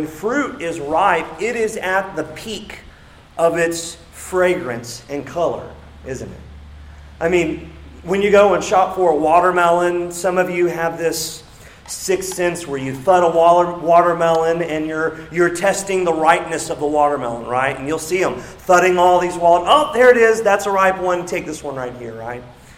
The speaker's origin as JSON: {"language": "English", "region": "Indiana", "country": "United States", "tie": "born or raised there", "said": "I thought about this growing up in Indiana, where all the field corn is grown among thousands of acres of corn."}